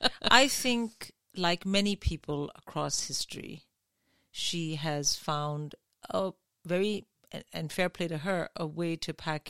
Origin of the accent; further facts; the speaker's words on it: India; I grew up in India